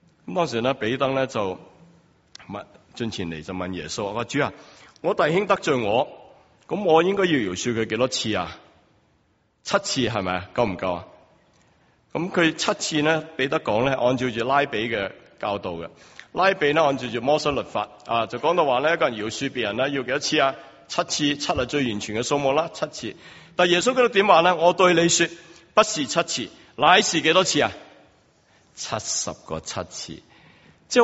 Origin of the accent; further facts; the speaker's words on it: China; 我哋中国人成日都话有仇不报咧，非君子